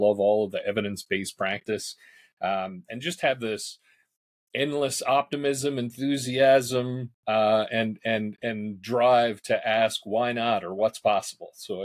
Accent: St. John's, Newfoundland and Labrador, Canada; Yeah, I grew up in Newfoundland. So the easternmost city in Canada, St. John's, Mount Pearl. And so that's where it all began.

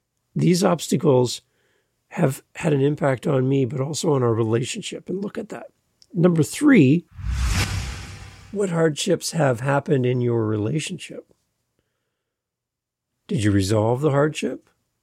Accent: Canada; So as a Canadian driving down through Vermont and all that area, we had a great time there and great memories.

